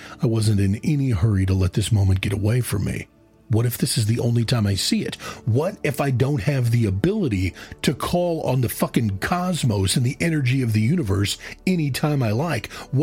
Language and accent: English; Midwest, United States; I am from the Midwest, after all.